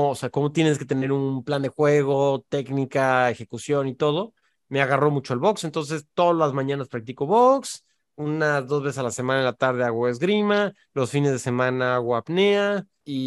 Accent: Cancún, Quintana Roo, Mexico; De niño creciendo en Cancún y todo eso, me iba a nadar al arrecife y todo

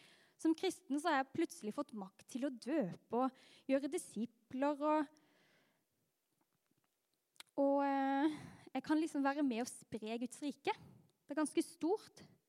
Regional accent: Grimstad, Agder, Norway; now in Oslo, Norway; Jeg straks 25, og jeg kommer fra Grimstad, som dere kanskje kan høre. Jeg studerer master i diakoni her i Oslo.

